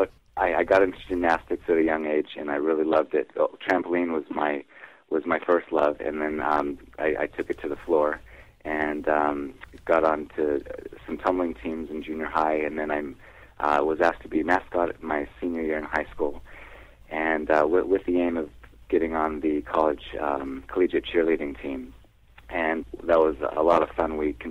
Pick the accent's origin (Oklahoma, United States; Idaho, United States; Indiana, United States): Idaho, United States; So I grew up in Idaho, and my sister and brother-in-law owned some potato farms.